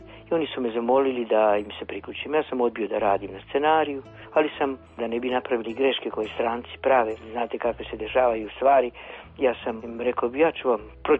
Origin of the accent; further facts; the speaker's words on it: Mostar, Federation of Bosnia and Herzegovina, Bosnia & Herzegovina; U onom času kad je rušen moj rodni grad Mostar, kad je rušen stari most